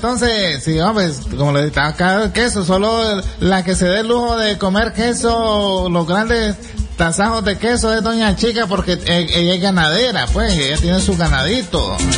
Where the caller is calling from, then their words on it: León, Nicaragua; saludos hasta desde León … chavalón.